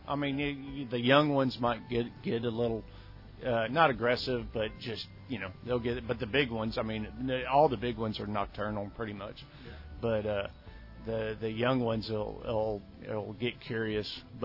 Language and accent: English; Oregon, United States; also born or lived in Abilene; I was born in Abilene, and I went to high school. Our family moved and went to high school in Oregon